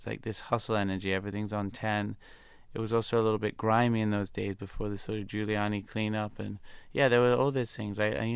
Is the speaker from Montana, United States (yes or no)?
no; New York City, New York, United States; growing up in New York in the late 80s